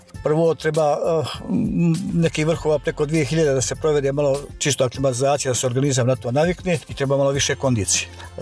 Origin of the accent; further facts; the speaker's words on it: Sarajevo, Federation of Bosnia and Herzegovina, Bosnia & Herzegovina; Pošto sam rođen u Sarajevu, živio u Sarajevu, te planine oko Sarajeva.